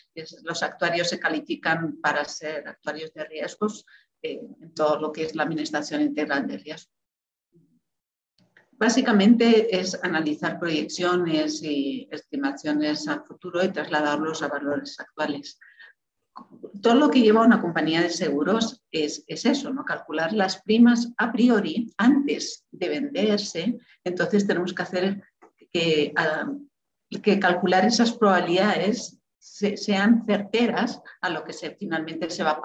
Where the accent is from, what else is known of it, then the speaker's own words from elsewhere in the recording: Catalonia, Spain; now in Guatemala; soy catalana, española, ¿no? Y desde hace 22 años que estoy en Guatemala.